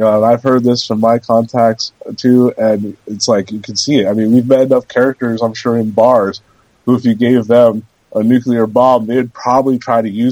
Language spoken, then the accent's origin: English; California, United States; I grew up in Southern California, so I'm used to dealing with certain scoundrel elements.